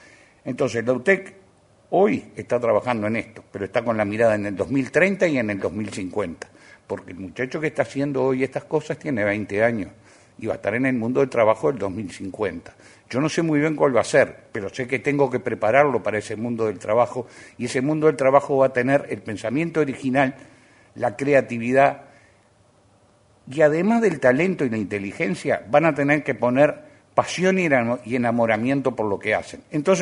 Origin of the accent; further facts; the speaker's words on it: Uruguay; yo me siento orgulloso como uruguayo